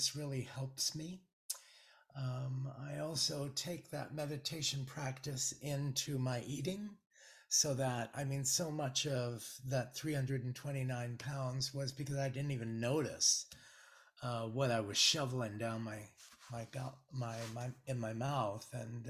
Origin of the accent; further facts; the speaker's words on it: Malta; now in United States; My parents and my older siblings, I'm from Malta, I'm an immigrant, and I was just in New York and I went back to Ellis Island. I hadn't been there in 71 and a half years.